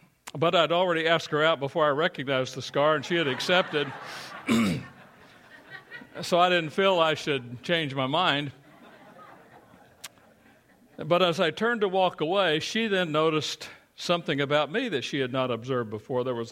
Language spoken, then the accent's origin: English; Kentucky, United States; in the little church that I grew up in Eastern Kentucky